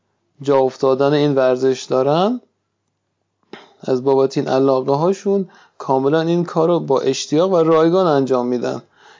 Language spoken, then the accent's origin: Persian; Kerman, Iran; شهر خودمون که خب طبیعتا یه شهر کم امکانات، کرمان امکانات تفریحش کمه